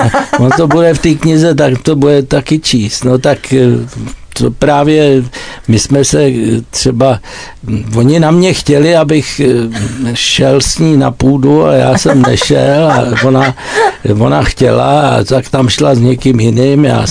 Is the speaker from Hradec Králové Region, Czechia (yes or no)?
no; Prague, Czechia; protože já jsem původem ze Žižkova.